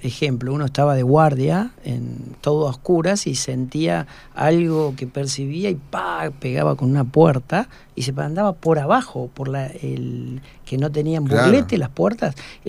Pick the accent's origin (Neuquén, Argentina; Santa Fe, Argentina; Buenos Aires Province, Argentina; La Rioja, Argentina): Neuquén, Argentina; San Martín de los Andes; estoy diciendo de mi infancia en San Martín de los Andes